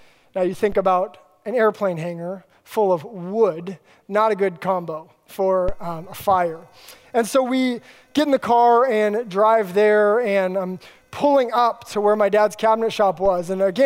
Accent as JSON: {"language": "English", "region": "Alaska", "country": "United States", "tie": "born or raised there", "said": "Well, I grew up in Alaska and my dad was a cabinet maker."}